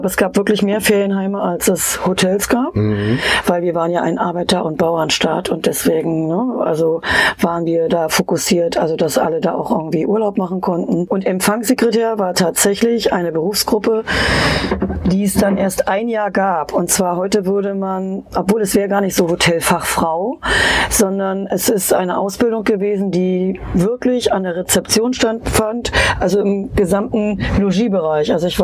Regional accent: Prerow, Mecklenburg-Vorpommern, Germany; Nee, ich bin auf dem Darß aufgewachsen, auf dem wunderschönen Darß in Prerow.

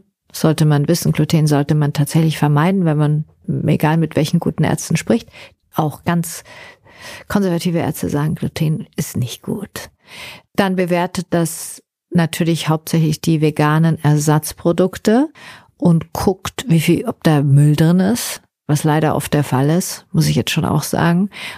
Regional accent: Southern Germany, Germany; Ich komme aus Süddeutschland und ich bin mit Bier groß geworden.

